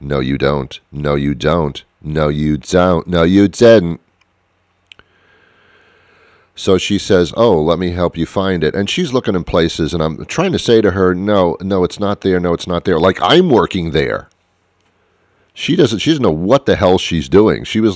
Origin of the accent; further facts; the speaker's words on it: United States; Because I'm an American, nothing's ever good enough.